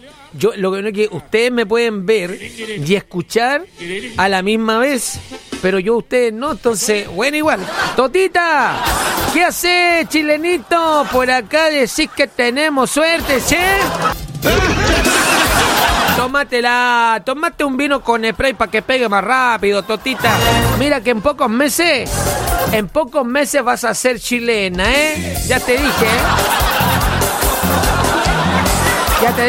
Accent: Argentina; yo soy argentina.

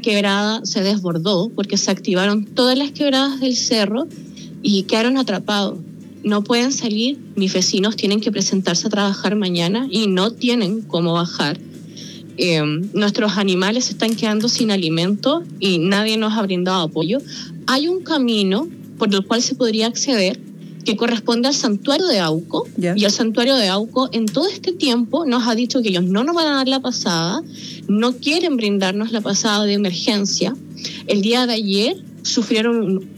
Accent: Rinconada, Valparaíso, Chile; yo soy de Rinconada de los Andes, ¿ya? De la comunidad de Valle Escondido. Uh-huh. Esto se encuentra detrás del santuario de Auco, en la parte de los cerros.

